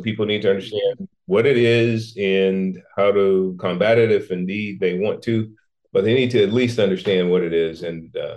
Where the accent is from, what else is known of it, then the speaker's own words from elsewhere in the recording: San Francisco, California, United States; My life story begins in San Francisco. I was born and raised in the Hunters Point Projects in San Francisco in the 1960s. Was a boy from the hood, a crazy hoodlum type growing up.